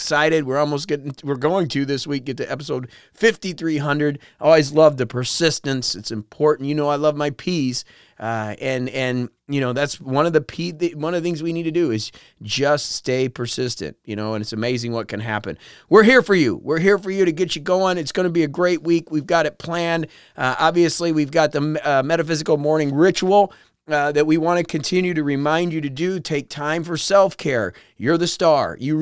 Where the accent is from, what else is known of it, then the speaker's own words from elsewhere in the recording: Indiana, United States; growing up in Indiana and kind of being lower middle class